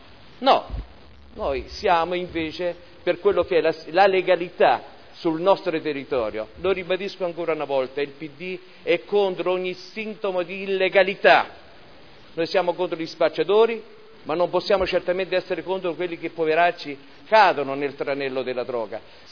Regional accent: Modena, Emilia-Romagna, Italy; born there; io sono nato a Modena dal 78

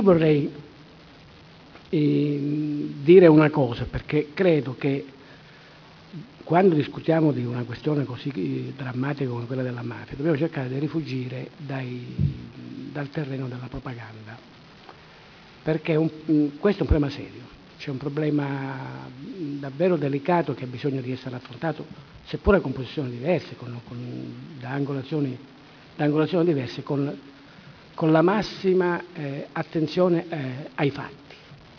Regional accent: Calabria, Italy; Lo dico da calabrese.

